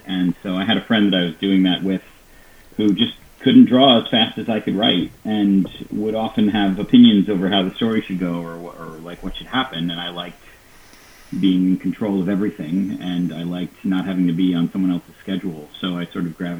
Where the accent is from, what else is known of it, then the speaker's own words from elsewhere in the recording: New York, United States; I grew up in Nurshell, New York. I went to Nurshell High School.